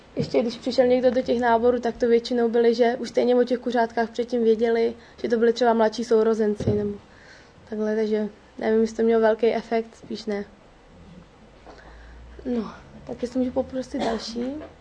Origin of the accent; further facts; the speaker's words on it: Vejvanovice, Pardubice Region, Czechia; já nejsem tady místní z Chrudim, já jsem z Vejvanovic. To je malá vesnička tady poblíž.